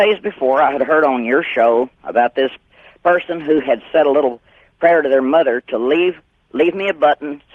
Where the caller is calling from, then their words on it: San Antonio, Texas, United States; from San Antonio, Texas.